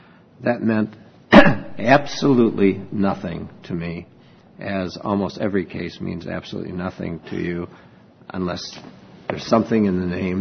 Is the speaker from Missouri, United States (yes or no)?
no; Milwaukee, Wisconsin, United States; I'm from Milwaukee.